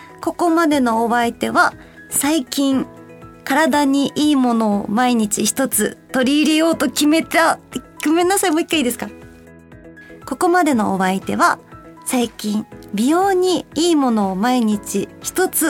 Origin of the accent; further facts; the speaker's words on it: Osaka, Japan; 私の地元でもある大阪なので